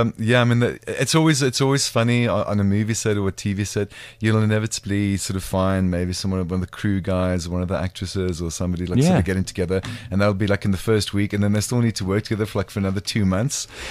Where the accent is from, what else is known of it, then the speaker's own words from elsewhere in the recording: South Africa; I've, you know, now got the green card and I'm looking at the whole American thing, because, you know, as South African actors